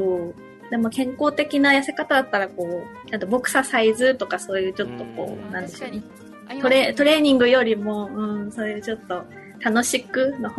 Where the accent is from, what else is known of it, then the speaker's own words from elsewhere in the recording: Tokyo, Japan; also born or lived in Kagoshima; now in Kanagawa, Japan; 地元生まれは鹿児島で、でもほとんども東京で育ってる感じですね。